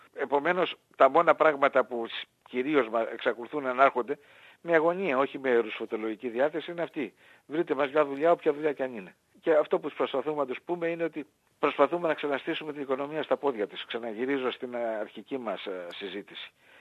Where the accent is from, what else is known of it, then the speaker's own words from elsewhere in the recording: Piraeus, Attica, Greece; Κυρίως Πειραιώτης είμαι, για να είμαι ειλικρινής ξανά. Οι παππούδες μου ήρθαν στον Πειραιά πριν από το Δεύτερο Παγκόσμιο Πόλεμο. Στην αρχή στην Κοκκινιά, μετά στο Κερατσίνι. Εγώ μεγάλωσα στο Πασαλιμάνι.